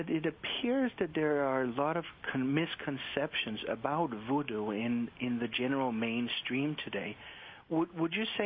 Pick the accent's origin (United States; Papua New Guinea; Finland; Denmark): Denmark; You know what we do in Denmark, where I'm originally from?